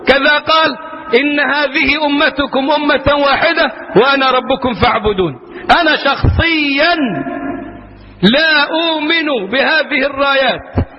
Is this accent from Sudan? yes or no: no; Egypt